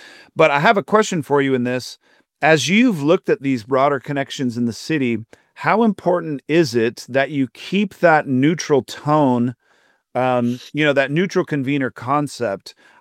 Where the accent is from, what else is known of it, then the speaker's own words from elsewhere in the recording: Fort Wayne, Indiana, United States; the one thing we all have together is we're all from Fort Wayne. Like this is the place where we're at, where we're living out our faith.